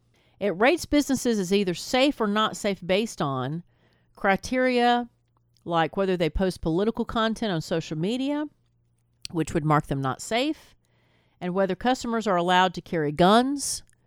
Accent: Tennessee, United States; I certainly did, but I grew up in Tennessee, and there's no coast. There's no coast. I mean, there's lakes.

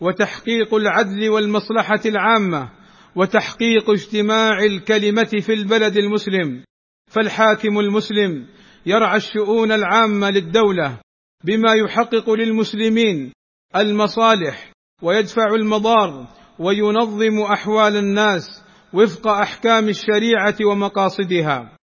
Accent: Saudi Arabia

